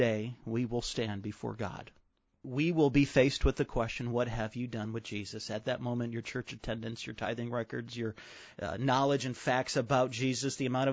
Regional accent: Chicago, Illinois, United States; I remember growing up in Chicago in the mid-90s.

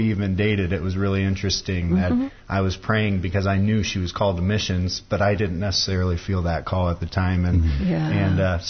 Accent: Urbana, Illinois, United States; I grew up in Urbana, Illinois, and grew up at Weber Street Christian Church.

